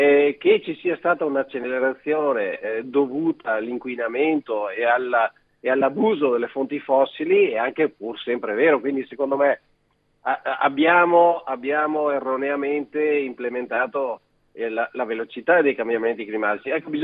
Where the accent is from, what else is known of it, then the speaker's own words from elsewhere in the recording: Veneto, Italy; se io sono del Veneto e sono un amante delle passeggiate in montagna